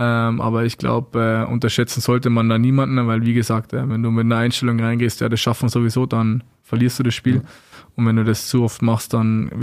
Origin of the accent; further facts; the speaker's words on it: Landshut, Bavaria, Germany; mit denen, wo ich groß geworden bin vom Eishockey her, die wohnen alle in Landshut